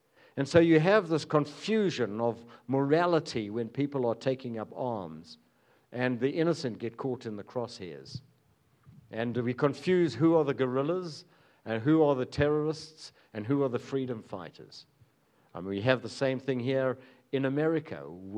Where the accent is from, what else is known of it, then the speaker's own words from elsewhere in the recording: South Africa; I come from South Africa, where there was a tremendous dilemma